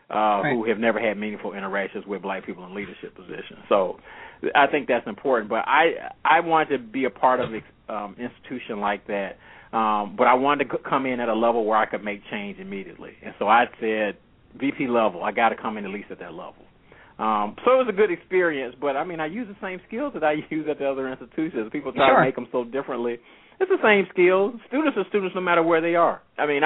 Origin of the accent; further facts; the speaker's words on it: Atlanta, Georgia, United States; I grew up in Atlanta. So I went to schools that were 98% black, you know, all the way through.